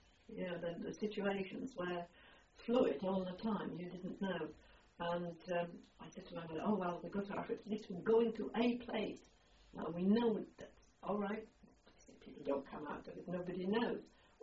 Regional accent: Poland; It was not all that far from my hometown, perhaps some 30 kilometres north, whereas my hometown was a mountainous area, right at the foot of the Carpathian Mountains, the west Carpathians.

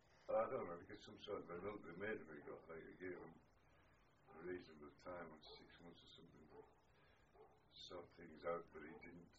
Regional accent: Durham, North East England, United Kingdom; born there; I was born in Durham City, not far from where I live now, in a street called Old Elvet.

